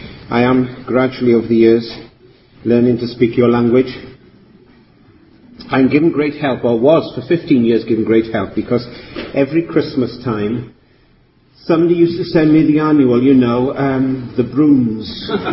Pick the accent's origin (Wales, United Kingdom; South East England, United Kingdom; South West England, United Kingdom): Wales, United Kingdom; I come from Wales. We know everybody knows each other in Wales